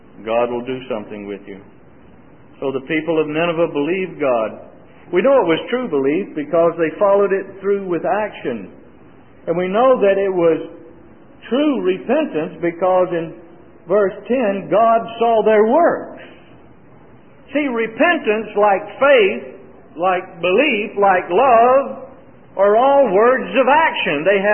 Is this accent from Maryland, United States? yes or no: no; Mississippi, United States; The church I was raised in Mississippi called them revival meetings.